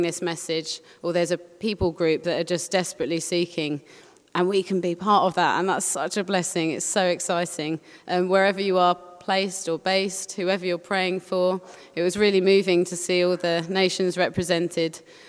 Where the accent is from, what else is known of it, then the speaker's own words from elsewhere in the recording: England, United Kingdom; accent: British; thank you all for your patience and acceptance of my wonderful British accent. It's wonderful to be here, and I really appreciate the opportunity, and amazing to see such a huge fellowship and a beautiful building, and it's just really exciting for me coming from sunny England